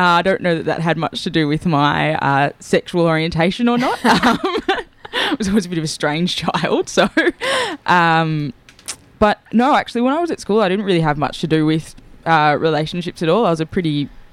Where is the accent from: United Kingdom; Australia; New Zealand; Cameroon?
Australia; Blacktown, New South Wales; I'm actually from New South Wales, so I grew up in Western Sydney, which is probably about halfway between the Blue Mountains and Sydney City itself, in a place called Blacktown.